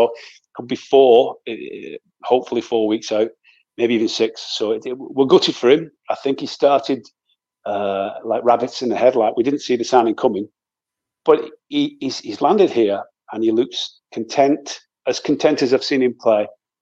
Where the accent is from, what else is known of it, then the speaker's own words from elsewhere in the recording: Wigan, North West England, United Kingdom; I'm from Wigan originally